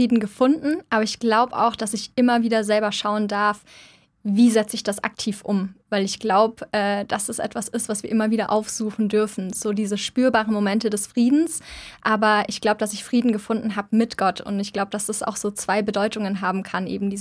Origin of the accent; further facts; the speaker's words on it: Munich, Bavaria, Germany; Ich komme gerade aus München, also von meiner Heimat noch.